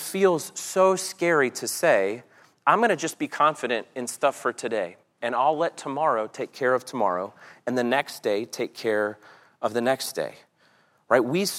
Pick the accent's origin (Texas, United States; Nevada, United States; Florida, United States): Florida, United States; Orlando; Now, I grew up in Orlando, so Pigeon Forge was like, it was a destination.